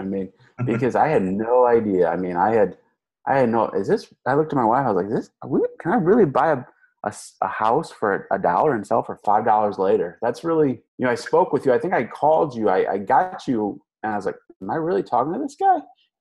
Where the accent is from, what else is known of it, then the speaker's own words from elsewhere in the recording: St. Louis, Missouri, United States; from St. Louis.